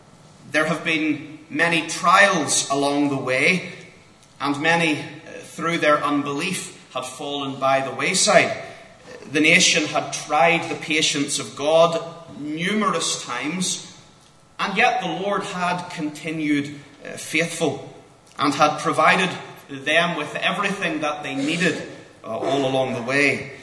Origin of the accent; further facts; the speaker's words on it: Northern Ireland, United Kingdom; Hope you can understand my accent and it doesn't throw you off too much from Northern Ireland.